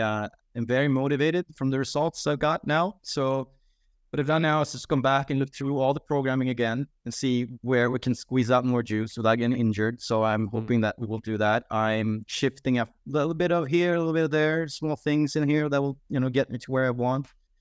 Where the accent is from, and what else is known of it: Sweden